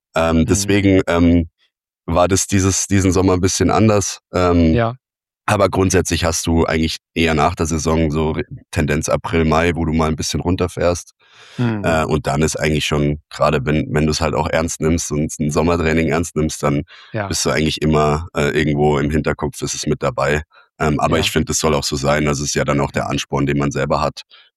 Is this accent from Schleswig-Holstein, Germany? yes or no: no; Landshut, Bavaria, Germany; Ich bin ja in Landshut groß geworden